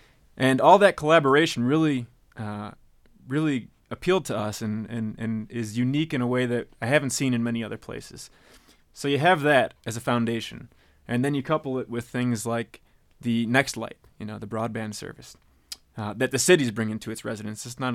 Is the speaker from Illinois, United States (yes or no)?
yes; Chicago, Illinois, United States; now in Longmont, United States; I come from Chicago, and you walk into a corner store, and you see Longmont, Colorado on bottles